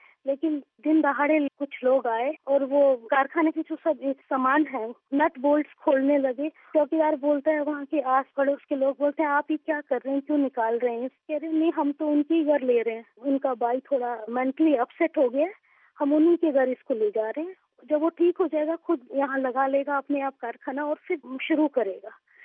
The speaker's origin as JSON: {"language": "Urdu", "town": "Mumbai", "region": "Maharashtra", "country": "India", "tie": "born there", "said": "ہمارے والد صاحب سرکاری ملازم تھے, ان کا تبادلہ ہر 5 سال بعد ہوتا تھا. بڑے بھائی جان کی پیدائش کشمیر میں ہوئی اور ہم دو بھائی بہنوں کی پیدائش بمبے میں ہوئی. بچپن اور جوانی مختلف ریاستوں میں گزرا اور تعلیم مختلف ریاستوں میں پائی."}